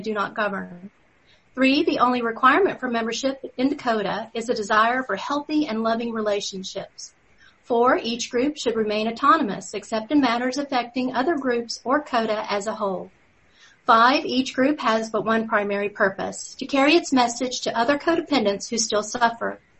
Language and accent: English; Pace, Florida, United States; from Pace, Florida, grateful recovering codependent